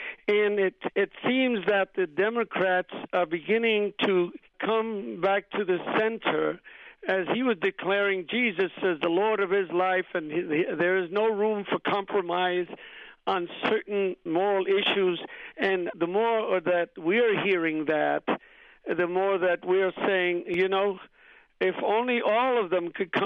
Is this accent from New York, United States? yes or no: yes; New York City, New York, United States; born there; those of us who were born here, I was born in Spanish Harlem, don't have a big problem as far as immigration.